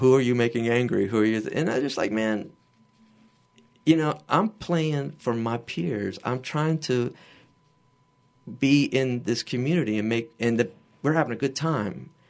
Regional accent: Louisiana, United States; And so I'm a totally Cajun. I'm a Mo from Boudreaux and LeBlanc's.

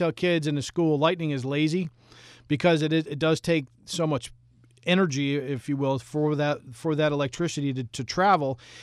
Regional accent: Albany, United States; I grew up in Albany, and I always loved that weather

